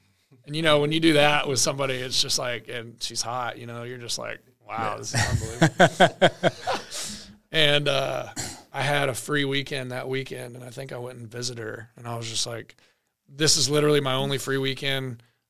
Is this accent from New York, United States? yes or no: no; Knoxville, Tennessee, United States; I'm from Knoxville.